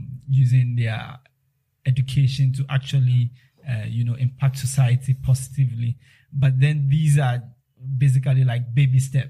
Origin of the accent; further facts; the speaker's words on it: Keta, Volta, Ghana; I grew up in the Volta region. I grew up in Keta, and then I came over to Accra for university.